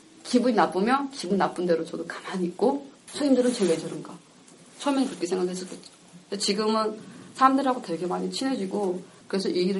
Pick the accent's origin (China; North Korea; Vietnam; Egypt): North Korea; now in South Korea; 당당하게 나는 북한에서 왔고 이거는 죄가 아니라는 걸 나는 알고 있기 때문에